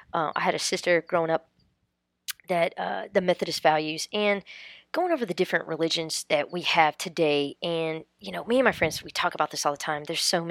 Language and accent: English; Southern United States, United States; So, with all these different religions, and growing up in the South, I was introduced to multiple different Protestant religions.